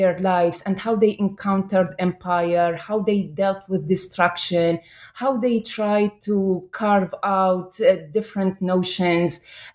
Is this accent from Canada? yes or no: no; Iraq; moved away as an adult; also born or lived in Lebanon; now in United States; as someone Iraqi growing up in Iraq, I always encountered U.S. empire and its intervention in Iraq. And then I left Iraq in 1997 and went to Lebanon for 5 years and did a degree in anthropology